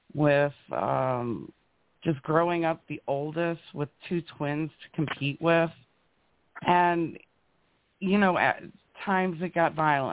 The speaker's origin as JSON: {"language": "English", "town": "Copley", "region": "Ohio", "country": "United States", "tie": "born or raised there", "said": "Well, I grew up in Copley, Ohio, and honestly, it was a really great place to grow up, very diverse."}